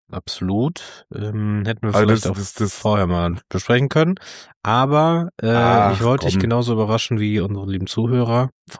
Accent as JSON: {"language": "German", "town": "Heidelberg", "region": "Baden-Württemberg", "country": "Germany", "tie": "born there", "said": "Und die kommen aus meiner Geburtsstadt, aus Heidelberg."}